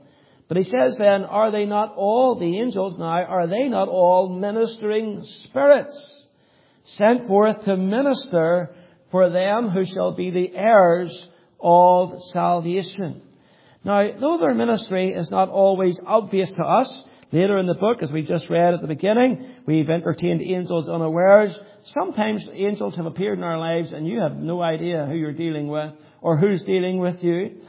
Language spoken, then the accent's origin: English; Ireland; She heard my accent. She says, "Where are you from?" And I said, "I'm from Ireland."